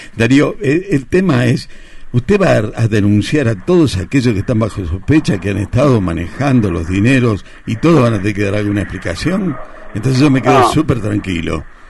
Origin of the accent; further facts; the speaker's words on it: Argentina; Ahora, yo como argentino estoy muy preocupado y muy molesto